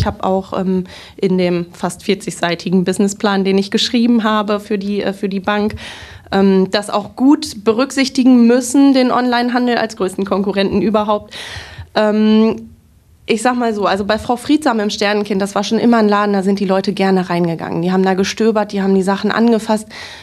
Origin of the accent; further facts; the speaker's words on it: Minden, North Rhine-Westphalia, Germany; in meiner Heimat und wirklich Lieblingsstadt in Minden, 5 Minuten zu Fuß vom Zuhause entfernt